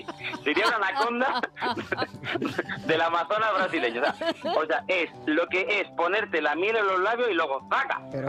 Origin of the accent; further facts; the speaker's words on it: Catalonia, Spain; Como soy catalán